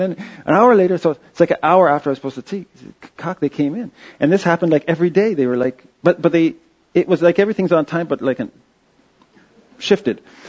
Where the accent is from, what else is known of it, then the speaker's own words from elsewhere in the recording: Quebec, Canada; also born or lived in Toronto; even though I'm clearly English from Toronto. But grew up in Quebec.